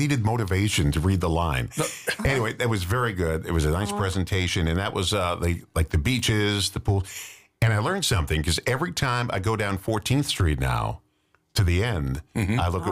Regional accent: Rockaway, New York, United States; Oh, you should see the beach where I grew up in Rockaway.

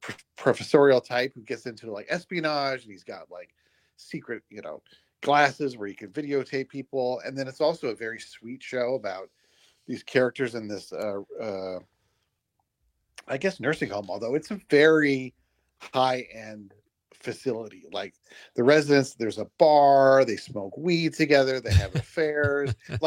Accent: Denver, Colorado, United States; I grew up in Denver in the 80s.

